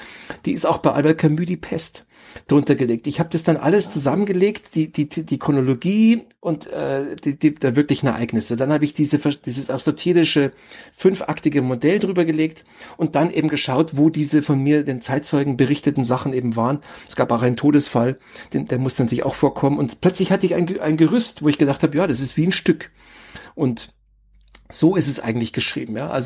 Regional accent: Bavaria, Germany; in Oberbayern, wo ich aufgewachsen bin, da sind wir ja katholisch.

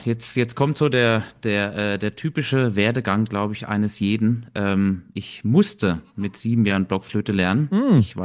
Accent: Bürgstadt, Bavaria, Germany; also einer der beiden aus dem kleinen Kaff Bürgstadt, wo ich herkomme, gibt's ja 2

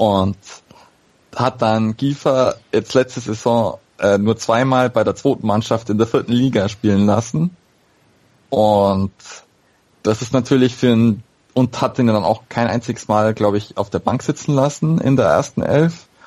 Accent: Augsburg, Bavaria, Germany; ich als Augsburger

